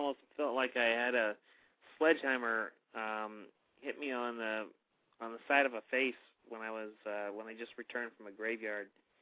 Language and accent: English; Maine, United States; I'm from Maine